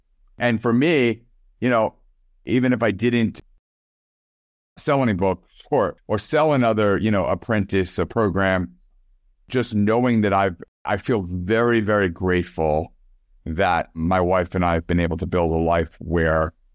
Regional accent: Brooklyn, New York, United States; Yeah, well, I was a city boy. I grew up in Brooklyn.

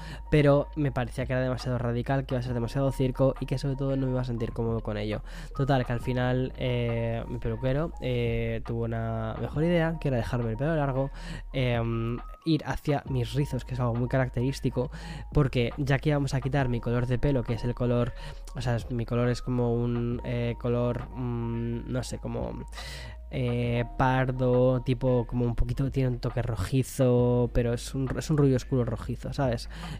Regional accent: Spain; now in New York, United States; vengo de Nueva York, que estoy muy perdido con lo que es la cultura española del quién es quién, ¿no? De mi propio país.

